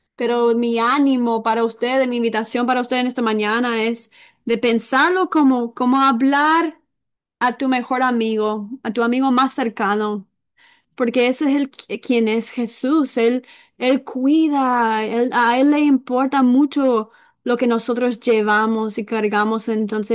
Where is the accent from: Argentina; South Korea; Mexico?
South Korea; Y de donde yo soy, en Corea, orar en voz alta en las iglesias es muy natural, es muy común, es lo que hacemos.